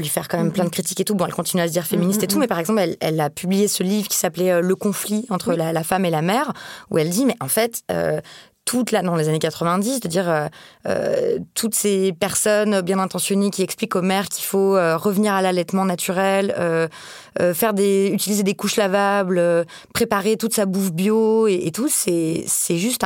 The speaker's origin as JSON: {"language": "French", "country": "France", "said": "ce qui est étonnant quand on va à l'étranger, quand on est française, qu'on va à l'étranger. Moi, je l'ai vécu quand je suis allée en Espagne ou aux États-Unis"}